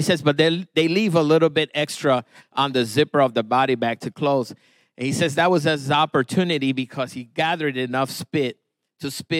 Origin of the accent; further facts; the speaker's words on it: Puerto Rico; of course, I'm from Puerto Rico